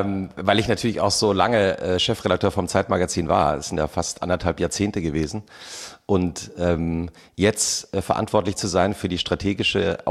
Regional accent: Germany; Also meine These ist, dass wir eigentlich als Deutsche ja immer so das Gefühl haben, es geht alles schief im Land.

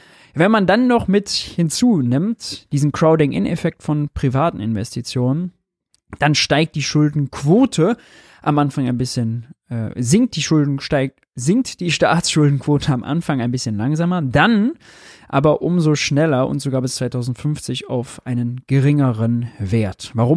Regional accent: Mönchengladbach, North Rhine-Westphalia, Germany; In Mönchengladbach, da wo ich herkomme

